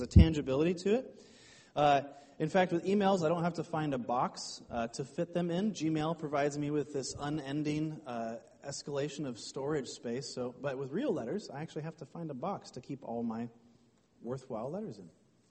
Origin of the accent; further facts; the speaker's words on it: Bellingham, Washington, United States; I come from Bellingham